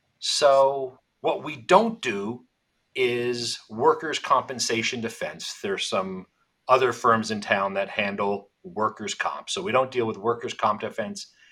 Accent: Palmerton, Pennsylvania, United States; in which I grew up and was reared. He was as well a local bank president, school board solicitor, and growing up in Palmerton, seeing how he practiced, that work ethic, that small town ethics

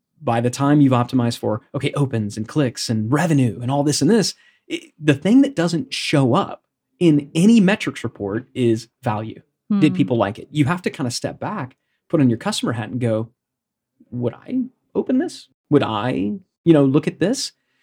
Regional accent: Texas, United States; I'm going to put on my redneck hat, right? Growing up in Texas, like I'm allowed to say that.

